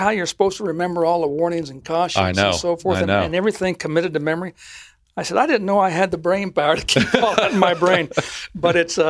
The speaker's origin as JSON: {"language": "English", "town": "Ogden", "region": "Utah", "country": "United States", "tie": "born or raised there", "said": "And I said, Chief, I'm from Ogden, Utah. Both of us from the same hometown."}